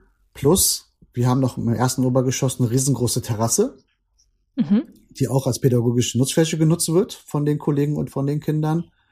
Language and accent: German; Berlin, Germany; bin aus Berlin, bin jetzt 42